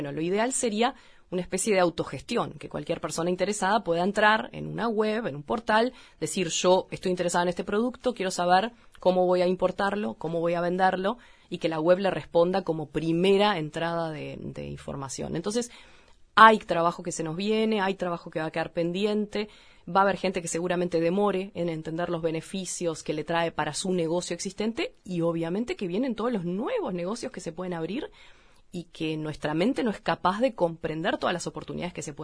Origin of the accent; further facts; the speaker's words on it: Uruguay; esto es algo que tenemos que asumir como uruguayos, como uruguayas